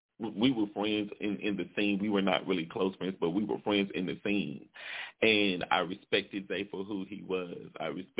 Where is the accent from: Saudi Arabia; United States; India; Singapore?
United States; Shreveport, Louisiana; I am from Shreveport, Louisiana